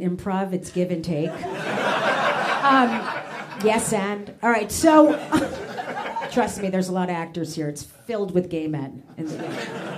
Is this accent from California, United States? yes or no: no; Atlanta, Georgia, United States; It's my birthday. I grew up in Atlanta. I love peaches.